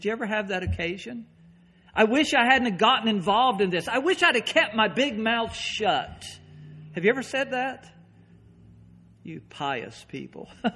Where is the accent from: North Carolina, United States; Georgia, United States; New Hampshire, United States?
North Carolina, United States; Kernersville; I grew up in Kernersville, North Carolina, just outside of Winston-Salem. Winston-Salem's really big. Kernersville was a crossroad with a blinking light.